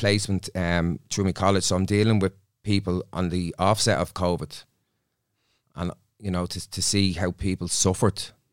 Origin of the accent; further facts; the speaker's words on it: Dublin, Leinster, Ireland; So I'm from Dublin